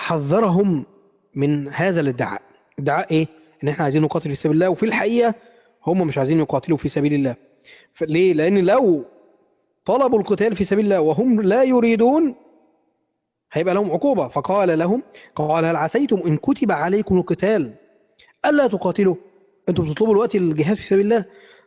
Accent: Mansoura, Dakahlia, Egypt; يعني أنا مثلا من المنصورة، في المنصورة مقابر

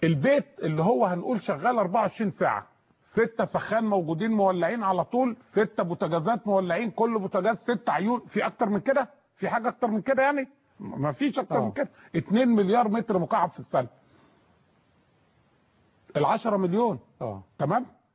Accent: Egypt; انا مصري الغلبان

